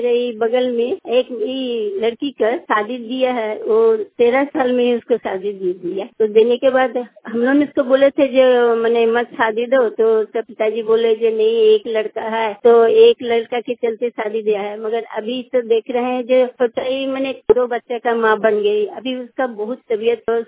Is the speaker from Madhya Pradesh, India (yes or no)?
no; Digha, Jharkhand, India; मेरा गांव का नाम दीघा है, ब्लॉक है घाटशिला।